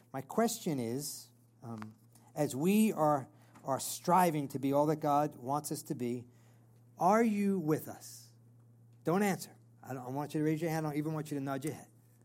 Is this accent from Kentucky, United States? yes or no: no; New York, United States; even though I'm from New York, that gets me angry.